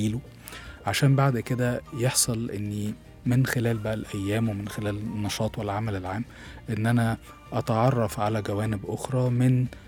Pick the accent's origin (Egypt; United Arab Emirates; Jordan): Egypt; إحنا كمصريين داخلين في النص كده